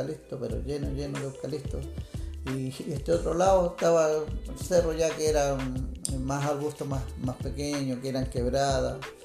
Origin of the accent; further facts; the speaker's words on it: Reñaca, Valparaíso, Chile; Y nos fuimos quedando aquí, enamorado de Reñaca. Yo nunca quise irme de acá. Soy, como te digo, nacido, criado acá. Entonces conozco la vida de Reñaca